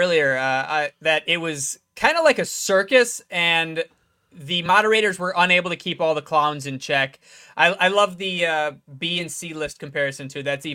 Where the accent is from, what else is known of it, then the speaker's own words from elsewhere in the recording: Germantown, United States; That's the most positive reception that I could have imagined Germantown getting. I love my hometown, but I generally don't think of it in that light.